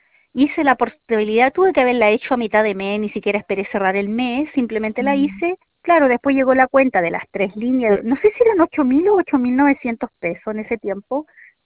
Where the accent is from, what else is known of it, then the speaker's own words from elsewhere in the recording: Viña del Mar, Valparaíso, Chile; yo soy de Viña.